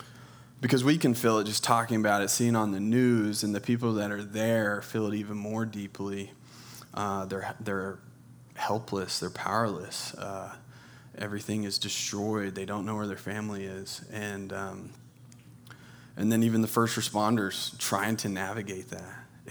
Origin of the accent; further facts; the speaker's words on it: Texas, United States; born there; accent: Texan twang; I was born in Texas, so if you hear some twang and some y'alls, that's why.